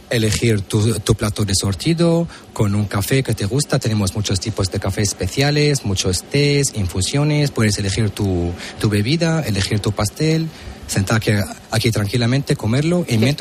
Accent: Damascus, Damascus Governorate, Syria; somos de Damasco, uh-huh, de la capital.

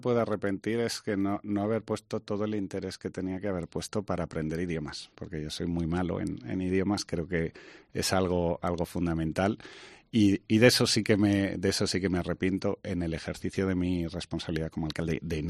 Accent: Palencia, Castile and León, Spain; moved away as an adult; Yo soy de Palencia, me ha tocado estar 15 años fuera trabajando

